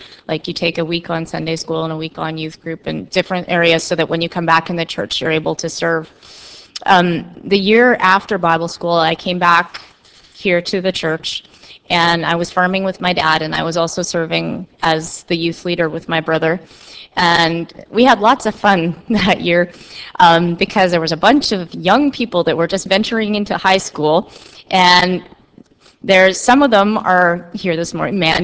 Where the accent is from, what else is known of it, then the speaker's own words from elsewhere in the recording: Rosthern, Saskatchewan, Canada; On May 11th of 1972, I was born in Rostern, Saskatchewan.